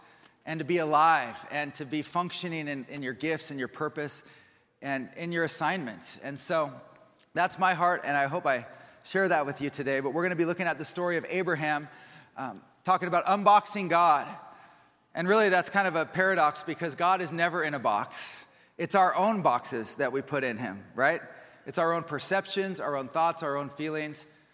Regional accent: Puyallup, Washington, United States; also born or lived in California; if I haven't met you before, and I was born and raised in Puyallup, Washington, and went to PLU, did college ministry here, and then we were in California for about 6 years.

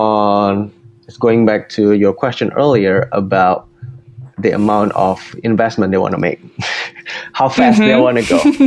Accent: Indonesia; moved away as an adult; now in United States; I came here to the States. I'm originally from Indonesia. I came here to the States for college

